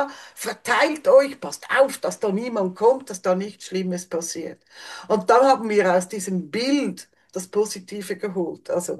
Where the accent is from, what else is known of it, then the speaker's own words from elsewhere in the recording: Switzerland; Es gab in den 90er Jahren bei uns in der Schweiz, es war ein Pingu-Hype.